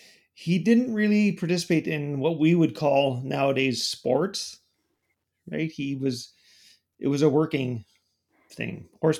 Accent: Invermere, British Columbia, Canada; Yeah, I was born and raised in Invermere

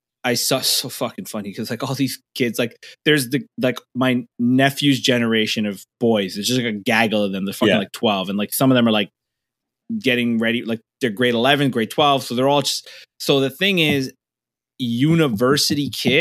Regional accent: Toronto, Ontario, Canada; And I'm from Cedar Bray, so I dipped.

